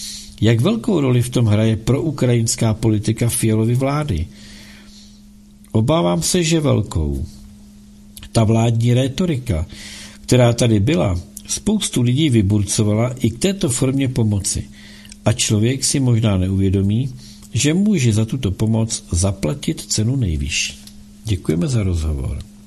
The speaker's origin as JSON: {"language": "Czech", "region": "Moravia", "country": "Czechia", "said": "To je tady ne, u nás na Moravě, víš?"}